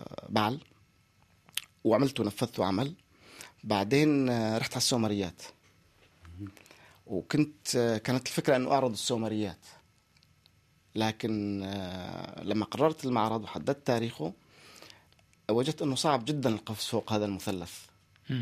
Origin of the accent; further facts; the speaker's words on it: Syria; لأنه أيضا السنوات أو الحقب المتتالية ما كانت كسوريين كثير تسعدنا يعني